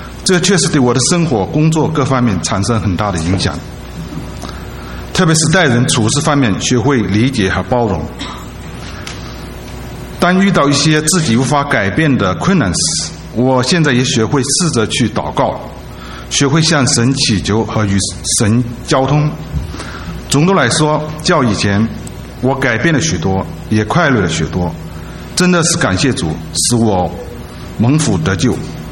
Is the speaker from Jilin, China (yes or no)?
no; Zhejiang, China; now in Tenafly, United States; 现住 Tenafly， 我来自中国大陆的浙江。我年轻时候也接触过基督教，也拜读过圣经，特别是在上海读书和来美国后有段时间